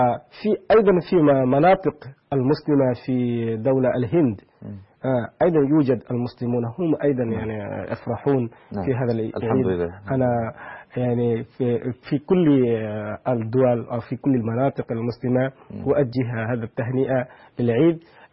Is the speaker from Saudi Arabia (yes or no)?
no; Bangladesh; نحن مع أمة الإسلامية عندنا في بنغلاديش